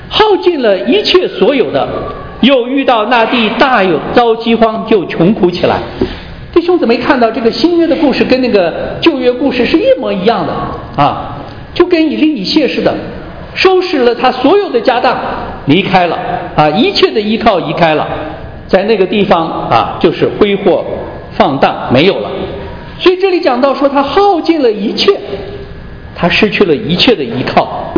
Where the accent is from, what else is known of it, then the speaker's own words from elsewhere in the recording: China; 按照我们中国人传统叫衣锦还乡啊，这个光宗耀祖。